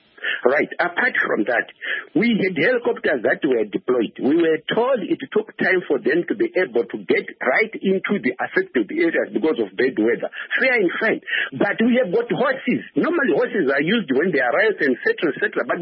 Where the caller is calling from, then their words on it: Gwanda, Matabeleland South, Zimbabwe; Yeah, I'm phoning from Gwanda.